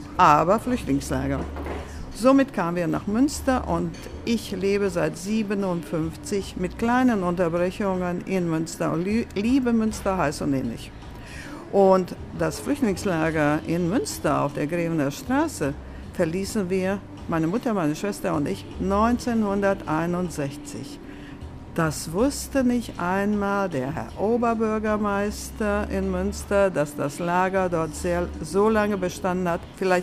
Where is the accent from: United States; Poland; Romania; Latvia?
Latvia; now in Germany; Ich bin gebürtige Lettin, aber ich bin in Deutschland groß geworden. Ich bin in Lettland 1941 auf dem Lande geboren.